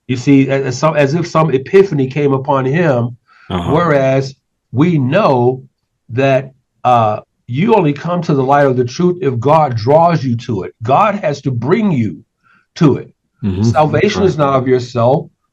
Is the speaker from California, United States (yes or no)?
no; Atlanta, Georgia, United States; So I'm very familiar with that just from being born and raised in Atlanta.